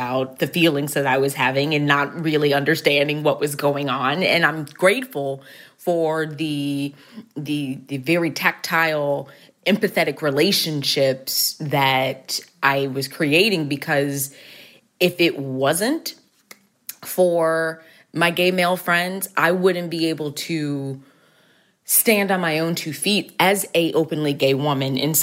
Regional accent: Dallas, Texas, United States; I think that it took me much longer to come out because I'm from Dallas, Texas.

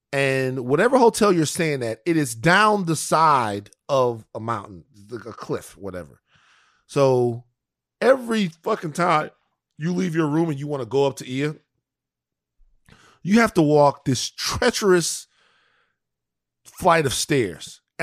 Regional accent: Louisiana, United States; In Santorini, it's some of the best food I've ever had. I'm from Louisiana.

